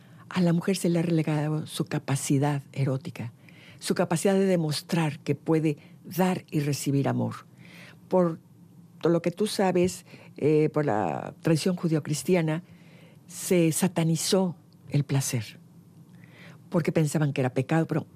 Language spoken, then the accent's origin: Spanish; Jalisco, Mexico; porque soy orgullosa de la Nueva Galicia, así se llamaba mi provincia, antes de ponerle Jalisco, era la Nueva Galicia.